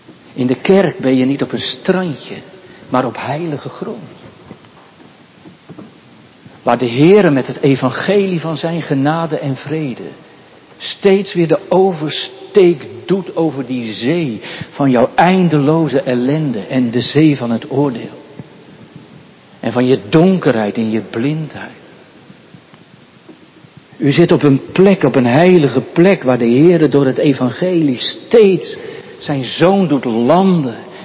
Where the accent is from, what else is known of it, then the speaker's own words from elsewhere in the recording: Katwijk aan Zee, South Holland, Netherlands; ik kom uit Katwijk aan Zee